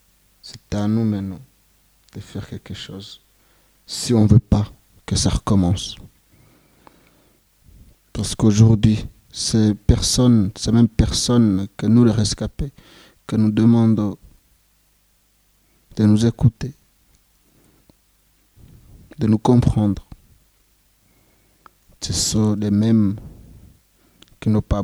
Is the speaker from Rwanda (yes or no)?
yes; Rwanda; moved away as an adult; now in Switzerland; quand j'ai quitté le Rwanda, je suis passé par la voie ordinaire, c'est-à-dire par l'aéroport international de Kigali au Rwanda, et que je ne me suis pas caché pour venir demander l'asile